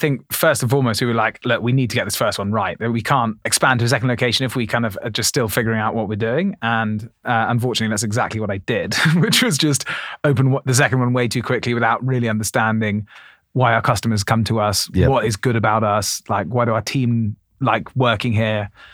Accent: Oxford, South East England, United Kingdom; I grew up in Oxford, so I didn't grow up in London

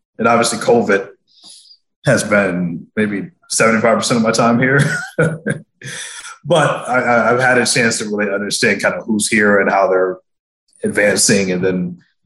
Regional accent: Atlanta, Georgia, United States; I'm from Atlanta, and you see there nearly all the big companies were kind of early venture investors

